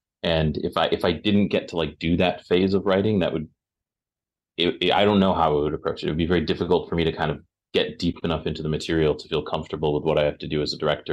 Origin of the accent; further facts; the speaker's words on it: Wisconsin, United States; I just don't think I understood, as like a little kid growing up in Wisconsin, how that could possibly make sense.